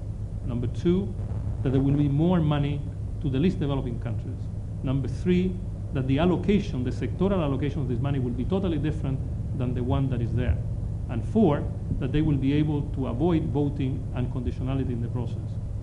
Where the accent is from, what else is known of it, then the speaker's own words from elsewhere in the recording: Chile; English is a second language; I mean, I come from Chile